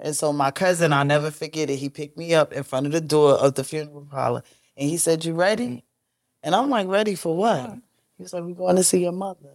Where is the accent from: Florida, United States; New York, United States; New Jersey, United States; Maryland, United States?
New Jersey, United States; Newark; Well, I'm there for 49 years. 49 years young in Newark, New Jersey. I went to the Newark Public School System, of course.